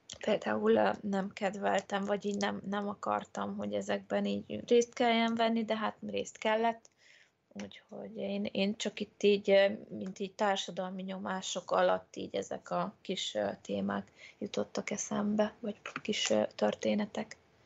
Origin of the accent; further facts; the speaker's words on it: Hungary; mert magyarok vagyunk, most így itt nagyon hazafinak kell lennünk